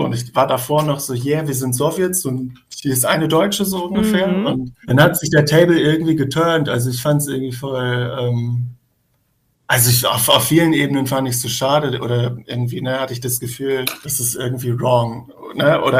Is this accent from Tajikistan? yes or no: yes; Tajikistan; Und ich meinte dann so, nur ich komme halt aus Tadschikistan so.